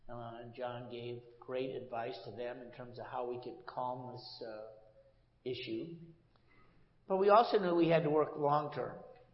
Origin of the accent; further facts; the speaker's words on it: Michigan, United States; And you know, I never had been. I grew up in Michigan, you know.